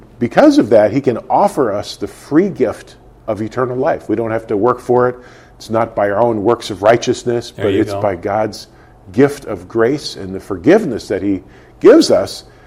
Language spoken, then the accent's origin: English; Green Bay, Wisconsin, United States; I was a very troubled 17-year-old teenager growing up in Green Bay, Wisconsin.